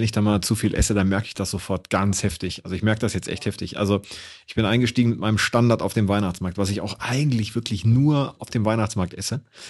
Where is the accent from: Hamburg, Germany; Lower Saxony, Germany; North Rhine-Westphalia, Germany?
Hamburg, Germany; born there; Ja, ich bin geborener, gebürtiger Hamburger